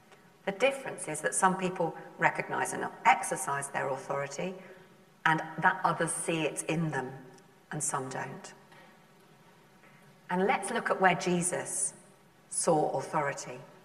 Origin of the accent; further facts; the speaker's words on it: London, United Kingdom; now in Whitney, United Kingdom; I come from Whitney. Well, I come from London, but I've been in Whitney a long time.